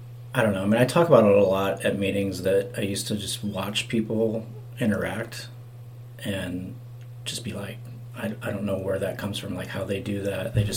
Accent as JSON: {"language": "English", "region": "Nebraska", "country": "United States", "said": "I'm from Nebraska, where it's bitter cold."}